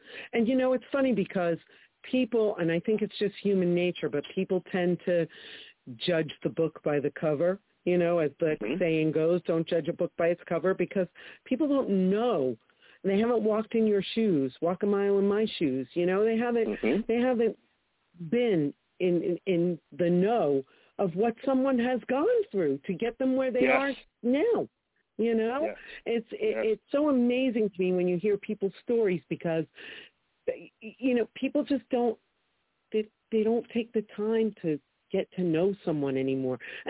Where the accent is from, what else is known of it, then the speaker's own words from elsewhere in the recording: Brooklyn, New York, United States; I grew up in Brooklyn, and we used to fall asleep to the train going by, to the garbage cans rattling